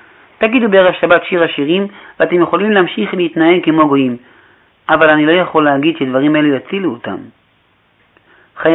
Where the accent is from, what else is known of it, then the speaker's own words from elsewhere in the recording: United States; now in Israel; אני בא מארצות הברית, אבל ברוך השם ברגע זה אנחנו בארץ ישראל